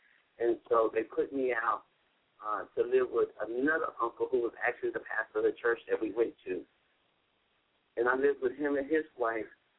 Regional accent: Chicago, Illinois, United States; Yes, I am from Chicago, Illinois. I am the youngest of eight children.

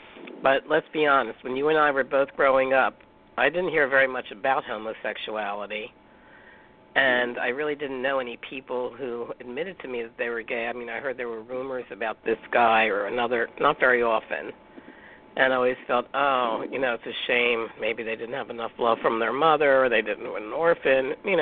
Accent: East Coast, United States; also born or lived in California / New York; I grew up on the East Coast. You're from Texas.

